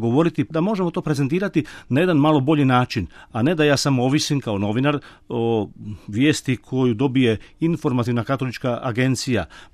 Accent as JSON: {"language": "Croatian", "town": "Šibenik", "region": "Šibenik-Knin County", "country": "Croatia", "tie": "born or raised there", "said": "ja sam rodom iz Šibenika"}